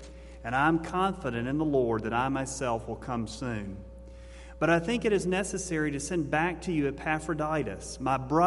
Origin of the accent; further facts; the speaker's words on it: Tuscumbia, Alabama, United States; It was written from my hometown. It says, "Tuscumbia, Alabama